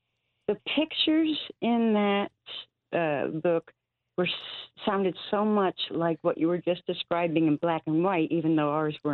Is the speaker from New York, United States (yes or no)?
yes; Schenectady, New York, United States; We have no trace of Dutch heritage that I'm aware of, so it must have just been that we were raised in Schenectady.